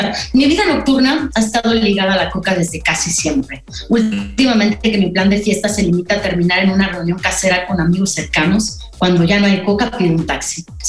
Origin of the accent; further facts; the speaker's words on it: Pachuca, Hidalgo, Mexico; yo crecí, tuve mi adolescencia en Pachuca. Allí estudié, me tocó mi época de estudiar la secundaria y la preparatoria. Entonces, pues yo era una chica provinciana tal cual